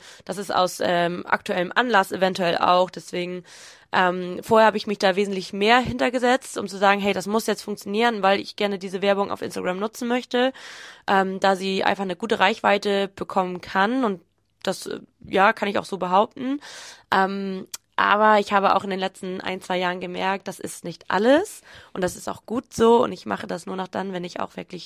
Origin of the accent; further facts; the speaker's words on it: Schleswig-Holstein, Germany; born there; also born or lived in Hamburg; Husum die Ecke, sage ich immer ganz gerne. Nordfriesland, gebürtig aus Nordfriesland. Habe zwischendurch mal kurz in Hamburg gewohnt